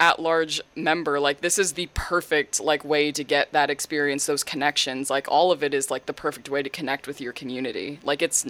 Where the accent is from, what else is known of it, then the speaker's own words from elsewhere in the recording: Texas, United States; out that I was Cherokee when I was like a little kid. So I've known this for forever, but where I grew up in Texas, no resources.